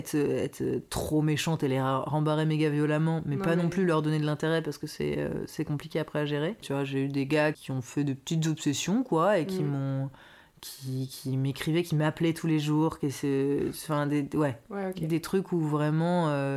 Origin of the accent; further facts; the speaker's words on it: Paris, Île-de-France, France; accent: Parisian; j'ai un gros accent parisien.